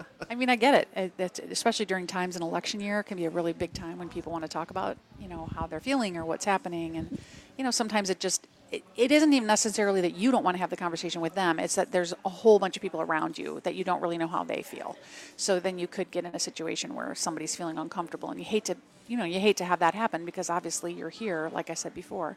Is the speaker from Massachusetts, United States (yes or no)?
no; Madison, Wisconsin, United States; I mean, I didn't grow up in a small town. I grew up in Madison.